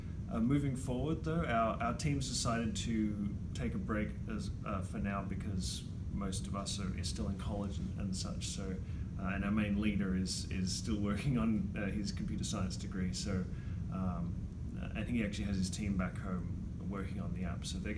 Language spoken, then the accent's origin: English; Australia; I'm from Australia.